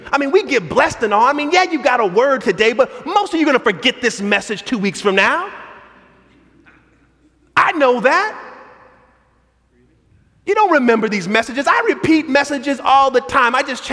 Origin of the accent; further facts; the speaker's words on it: California, United States; I grew up in Southern California.